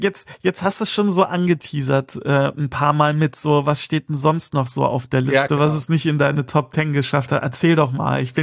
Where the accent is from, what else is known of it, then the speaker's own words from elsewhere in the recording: Germany; sag ich als Deutscher.